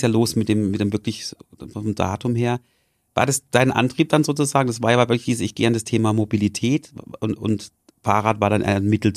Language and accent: German; Freiburg, Baden-Württemberg, Germany; wir sind ja auch aus Freiburg